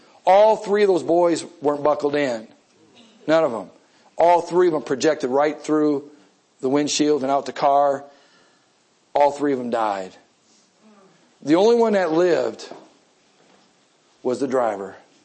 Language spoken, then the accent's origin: English; Wisconsin, United States; Now where I grew up in Wisconsin, we consider people in Illinois as Southerners. We thought they were hillbillies. And where I lived way up in Wisconsin, we thought people in Milwaukee were Southerners. That's how far I lived up.